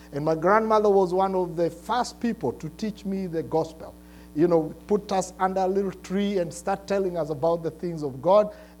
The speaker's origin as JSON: {"language": "English", "country": "Kenya", "lives_now": "United States", "said": "In Kenya, we have what we call the British English."}